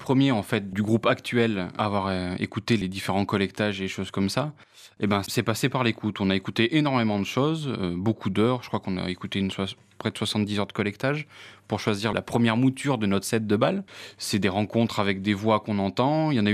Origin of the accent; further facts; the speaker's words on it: Auvergne-Rhône-Alpes, France; now in Saint-Étienne, France; moi, j'habite à Saint-Étienne, même si je suis originaire de Haute-Loire.